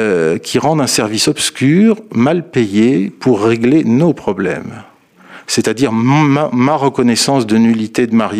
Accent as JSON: {"language": "French", "country": "France", "said": "En plus, chez nous, en France, c'est un pays centralisé"}